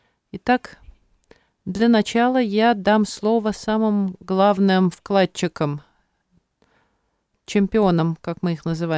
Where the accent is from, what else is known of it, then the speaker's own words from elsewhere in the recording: France; Я сама из Франции